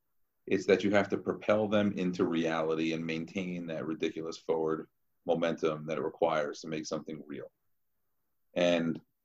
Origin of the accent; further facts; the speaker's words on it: Short Hills, New Jersey, United States; I grew up in Short Hills, New Jersey.